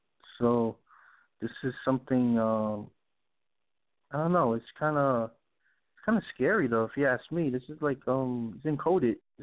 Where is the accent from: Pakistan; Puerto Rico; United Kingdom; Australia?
Puerto Rico; Caribbean and Puerto Rico people is that Boricua is that we have that dual citizenship. You know, we are American, you know.